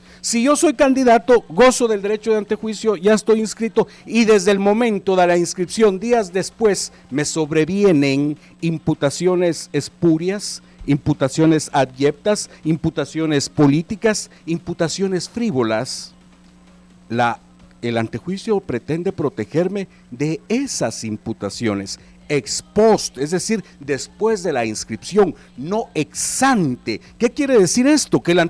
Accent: Ciudad Vieja, Sacatepéquez, Guatemala; alcalde de allá de mi pueblo, de allá de la bella Ciudad Vieja.

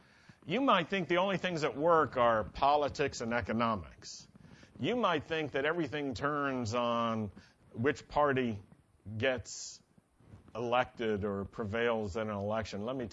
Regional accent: Virginia, United States; I grew up in Virginia, and do you know that in our textbooks, they wouldn't say Civil War?

